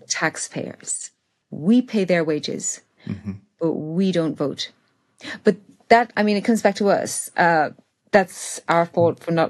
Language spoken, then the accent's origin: English; Ireland; I've come from Ireland, and when I was growing up in Ireland, my parents didn't push. We had to do Irish at school, of course